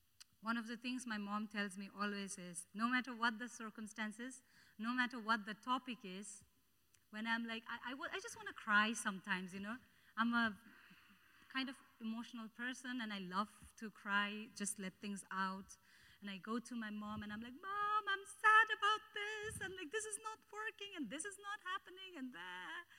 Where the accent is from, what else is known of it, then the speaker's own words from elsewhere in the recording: Bhutan; even though I'm from Bhutan, I think we are kind of in the same situation.